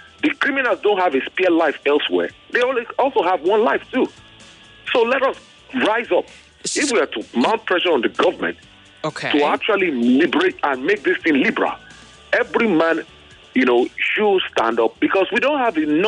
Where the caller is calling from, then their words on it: Ikorodu, Lagos, Nigeria; I'm calling from Ekurudu.